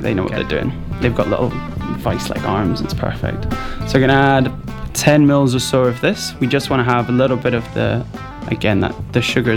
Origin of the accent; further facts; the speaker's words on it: Scotland, United Kingdom; But as a Scotsman, I thought, let's get a bit more alcohol in there.